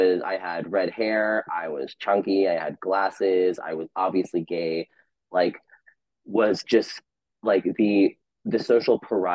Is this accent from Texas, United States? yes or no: yes; Texas, United States; so I grew up in West Texas. So like, redneck, hillbilly, oil, like all that stuff.